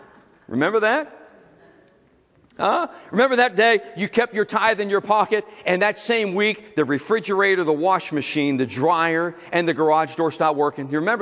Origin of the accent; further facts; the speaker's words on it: Philadelphia, Pennsylvania, United States; I remember when I was a kid, I grew up in South Philly. And so a lot of my childhood days was walking. You know, everybody lived close to each other.